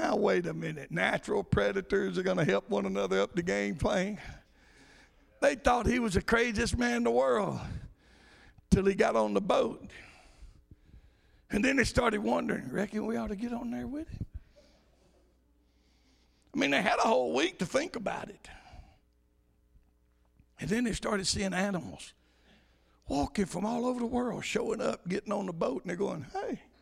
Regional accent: Alabama, United States; I'm from Alabama. My air goes on at 70.

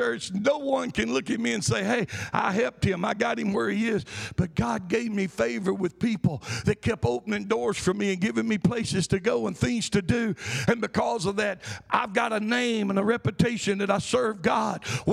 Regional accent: Butte, Montana, United States; now in Birmingham, United States; I came to Birmingham, and I'd not been to Birmingham much. I was from Butte. Birmingham was a huge city compared to Butte.

